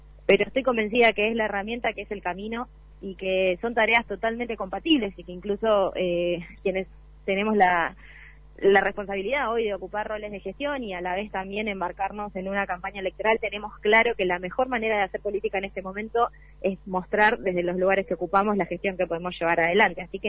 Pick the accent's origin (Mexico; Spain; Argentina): Argentina; Yo como persona y como ciudadana argentina elijo trabajar en lo público